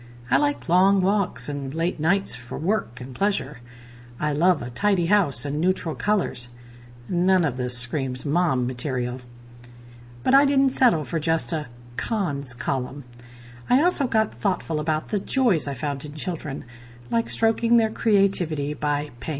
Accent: Ohio, United States; moved away as an adult; When I left my home state of Ohio in my mid-20s, newly divorced and bursting with enthusiasm to chase my dreams

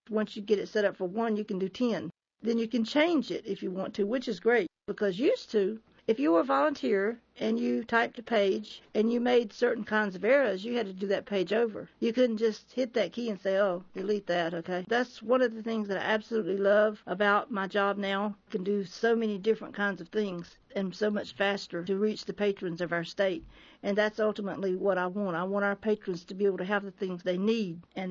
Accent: Raleigh, North Carolina, United States; also born or lived in Athens, Georgia; Well, I was born in Athens, Georgia, and then we moved to North Carolina when I was very small. I went to the Governor Moorhead School here in Raleigh.

